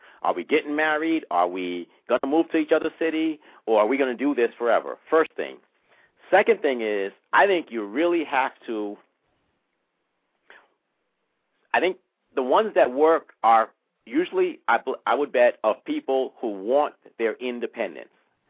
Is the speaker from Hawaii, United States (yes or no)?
no; New York City, New York, United States; I'm from New York City, so I knew that one.